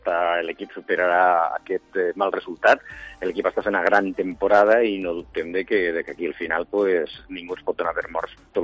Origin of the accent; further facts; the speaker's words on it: Lleida, Catalonia, Spain; com a lleidatà